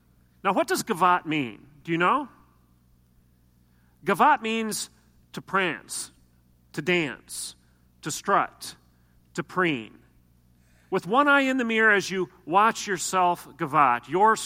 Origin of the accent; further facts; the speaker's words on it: Michigan, United States; now in Bartlesville, United States; I bring greetings from the north, Bartlesville, Oklahoma. I'm actually from Michigan, so I could scare you to death and bring some snow.